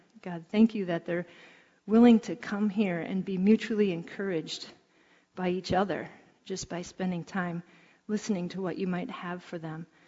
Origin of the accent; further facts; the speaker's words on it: Twin Cities, Minnesota, United States; I grew up here in the Twin Cities.